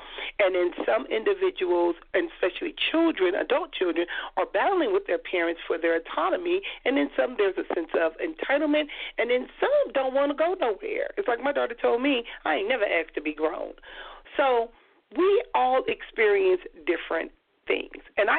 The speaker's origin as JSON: {"language": "English", "town": "Compton", "region": "California", "country": "United States", "tie": "born or raised there", "said": "growing up in Compton and just the way I grew up, I've never heard of that term before."}